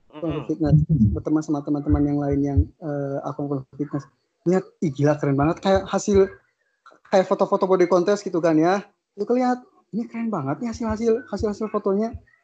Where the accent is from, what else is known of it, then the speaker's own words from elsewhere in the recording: Banten, Indonesia; Yang penting saya punya kontribusi terhadap pariwisata daerah saya.